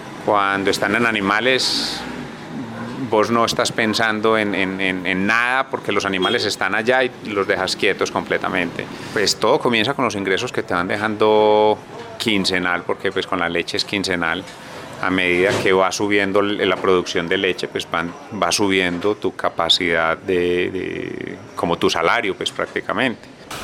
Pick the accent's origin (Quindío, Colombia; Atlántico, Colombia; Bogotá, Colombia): Quindío, Colombia; Filandia; Soy de acá de Finlandia. Tengo 46 años.